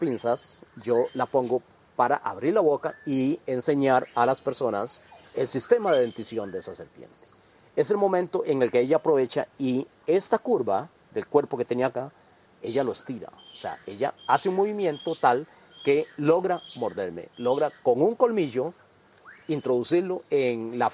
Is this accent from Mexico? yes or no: no; Costa Rica; Soy biólogo costarricense y he sobrevivido a la mordedura de una terciopelo.